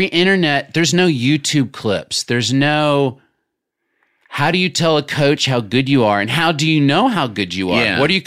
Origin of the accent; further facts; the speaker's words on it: Little Rock, Arkansas, United States; Because growing up in Little Rock, I think if you had asked 12-year-old … – like, how do you become an actor?